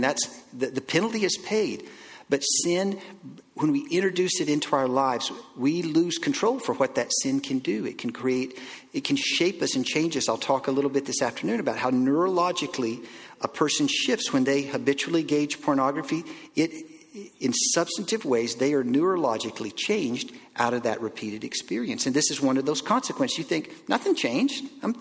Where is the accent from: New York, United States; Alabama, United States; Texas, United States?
Texas, United States; I am from Texas, as Matthew mentioned, and I didn't even see an ice rink till I was in grade 8, okay?